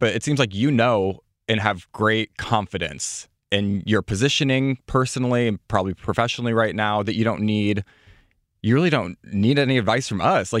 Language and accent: English; Midwest, United States; I'm from the Midwest.